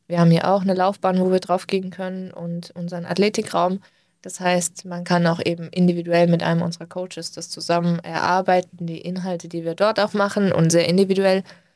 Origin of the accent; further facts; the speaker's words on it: Baden-Württemberg, Germany; ich komme aus dem Schwabenland und das war in Schwäbisch Gmünd, im tiefsten Schwabenland.